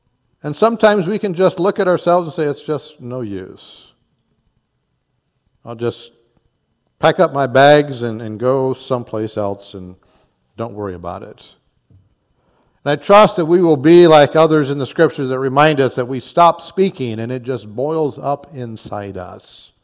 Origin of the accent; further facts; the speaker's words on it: New Bern, North Carolina, United States; we had stopped at a Dairy Queen in North Carolina, in our place where we were growing up in New Bern, and Mom had taken us there